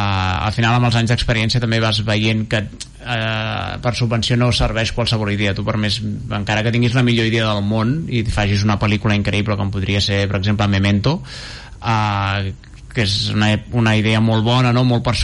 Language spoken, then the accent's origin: Catalan; Terrassa, Catalonia, Spain; Jo sóc de Terrassa, ells són de Terrassa